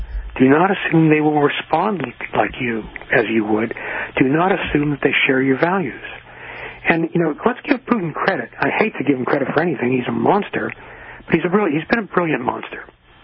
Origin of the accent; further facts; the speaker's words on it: Pennsylvania, United States; I grew up in Schuylkill County, Pennsylvania, in the coal fields.